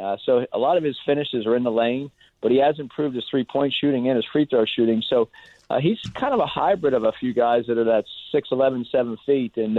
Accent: Pennsylvania, United States; I grew up in Pennsylvania, so the only thing I knew about the West Coast or USC with their football uniforms, the Cardinal and gold on every Saturday afternoon.

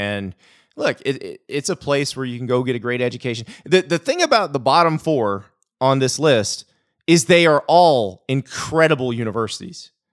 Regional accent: Florida, United States; And I'm from Florida and never lived north of Knoxville, Tennessee.

